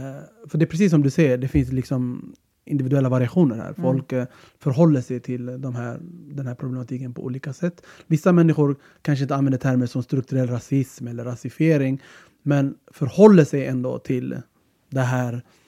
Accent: Tensta, Stockholm County, Sweden; när folk frågade var är du från, så började jag säga att jag var från Spånga. Vilket är en teknisk sanning. Tensta ligger i Spånga.

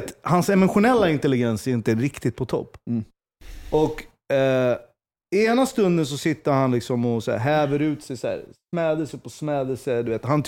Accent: Stockholm, Stockholm County, Sweden; När vi växte upp i Jakan, Hässelby, du vet så här, det var ändå så här, vi var blandade, det fanns en mångfald

